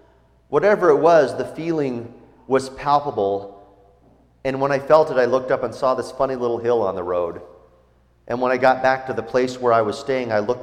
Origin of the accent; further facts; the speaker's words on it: Mendocino, California, United States; Now, I grew up in Mendocino.